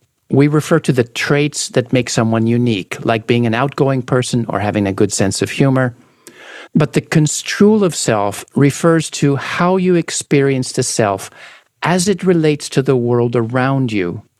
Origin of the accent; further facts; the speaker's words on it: United States; Whereas growing up in the US, like I did, gave me a feeling of self as fundamentally independent from others.